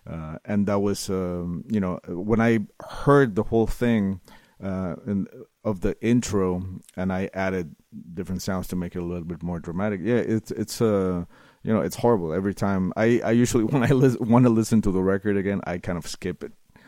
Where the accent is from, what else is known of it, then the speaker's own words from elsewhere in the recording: Mexico; now in United States; She's half American, half Croatian. I'm Mexican, and I'm naturalized American.